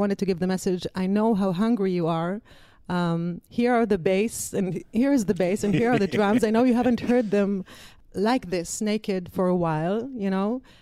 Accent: Israel; I came from Israel. I wanted to tour the States. I wanted to tour Europe for a girl from Israel.

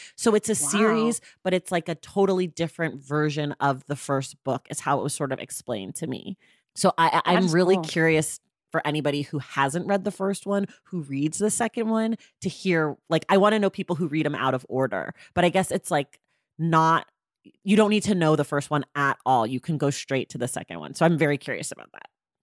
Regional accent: Oakland, California, United States; And I'm from Oakland, so I've been familiar with the story.

